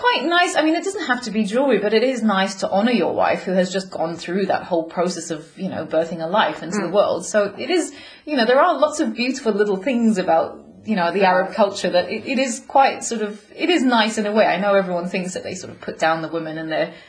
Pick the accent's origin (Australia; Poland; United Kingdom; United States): United Kingdom; England; born there; also born or lived in Saudi Arabia; I was born in England